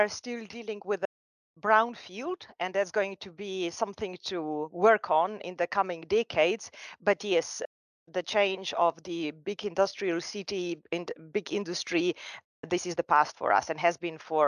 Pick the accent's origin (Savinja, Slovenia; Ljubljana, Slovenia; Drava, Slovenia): Savinja, Slovenia; Celje; English is a second language; I wonder whether I'm walking the streets of Arab Peninsula or whether I'm walking the streets of my hometown. Celje is rather green, lots of trees. The old city center is actually on the side of the river bank.